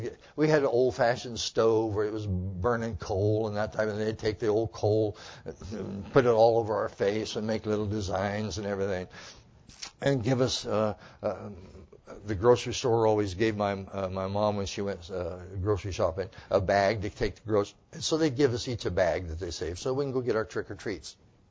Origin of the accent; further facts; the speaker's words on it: Montana, United States; When I was a kid, growing up in Montana on the ranch, my dad, being a Catholic